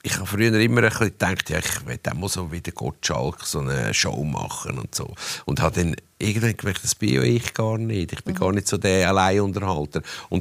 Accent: Romandy, Switzerland; ich bin im Welschland aufgewachsen.

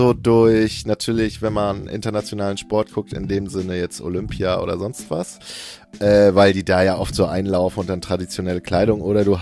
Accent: eastern Germany, Germany; ich bin in der DDR aufgewachsen, ne? 84er Jahrgang

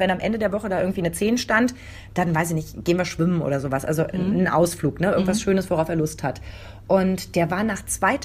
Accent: eastern Germany, Germany; ich bin noch im Osten groß geworden

